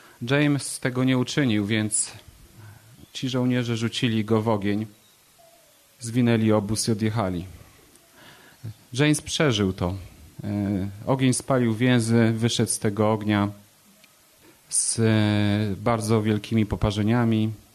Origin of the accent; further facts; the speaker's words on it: Warsaw, Masovian Voivodeship, Poland; jestem z Warszawy. Przyjechałem tutaj z moimi dwoma synami